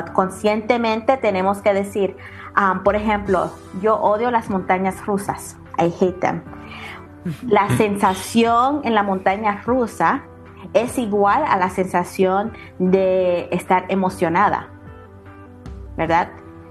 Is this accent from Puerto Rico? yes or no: yes; Puerto Rico; now in Texas, United States; soy de Puerto Rico, pues este año cumplo 17 años aquí en Texas